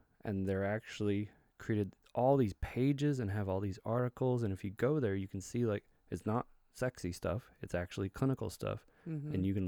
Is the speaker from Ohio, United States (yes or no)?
no; Texas, United States; I grew up in Texas, and the closest mm-hmm. I got to it was health class.